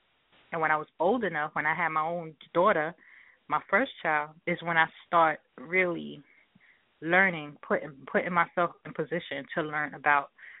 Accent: New York, United States; I'm from New York, and I'm mother of two daughters, Destiny and Diamond.

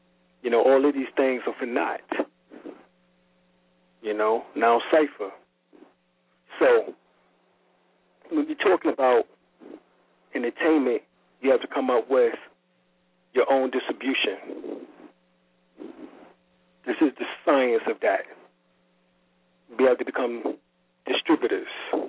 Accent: New York City, New York, United States; You know, I grew up in Harlem, 129th Street between Lenox, which is Malcolm X Boulevard nowadays, and Fifth Ave.

